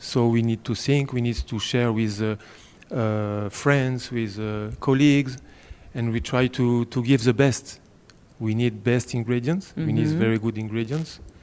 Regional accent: France; also born or lived in Nancy, France; So I grew up in France. I was born in Nancy, east of France.

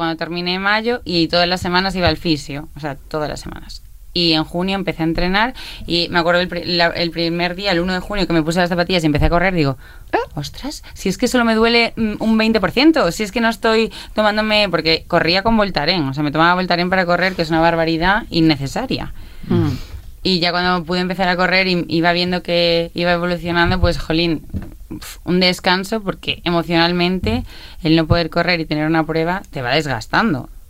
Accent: Badajoz, Extremadura, Spain; now in Barcelona, Spain; Sí, bueno, soy de Badajoz. Pero, sí. Pero vivo en Barcelona ahora.

